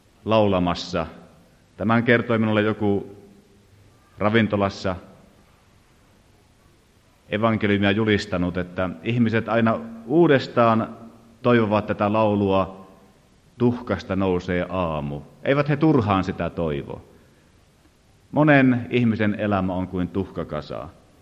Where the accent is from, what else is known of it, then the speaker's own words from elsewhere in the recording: Central Ostrobothnia, Finland; Tosin siellä kotiseudullani, jossa lapsuuteni vietin Keski-Pohjanmaalla